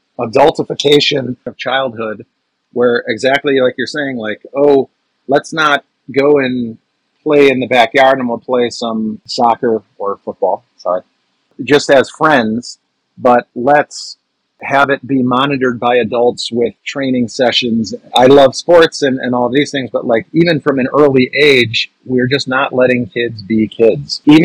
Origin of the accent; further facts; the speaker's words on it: Sheboygan, Wisconsin, United States; Actually, the school that I grew up in here in Wisconsin. I'm back to my alma mater. It's a preschool through 12th grade school system in Sheboygan, Wisconsin.